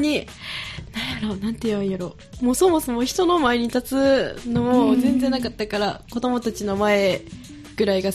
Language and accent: Japanese; Nishiwaki, Hyogo, Japan; 幼児教育保育学科2年生の … 出身は西脇市です。